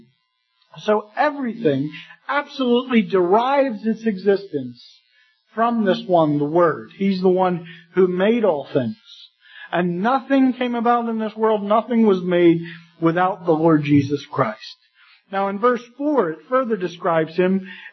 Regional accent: Pennsylvania, United States; I know if you went to my home state of Pennsylvania and stopped people on the street, they would give you a variety of answers.

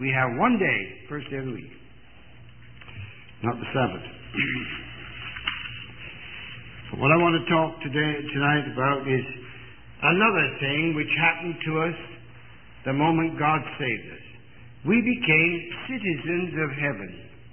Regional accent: England, United Kingdom; But when I was a boy in England, I was brought up in England.

